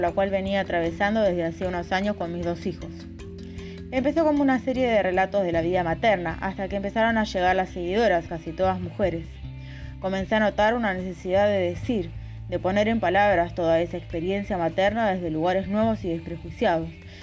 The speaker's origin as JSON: {"language": "Spanish", "town": "Mar del Plata", "region": "Buenos Aires Province", "country": "Argentina", "said": "soy de Mar del Plata, pero desde el año 2020 … soy un poco de acá y otro poco de allá y de todos lados."}